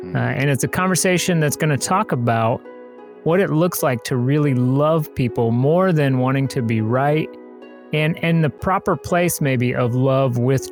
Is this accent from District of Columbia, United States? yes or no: no; Indiana, United States; I grew up in Indiana, and it was more the rural parts of Indiana, which is most of Indiana.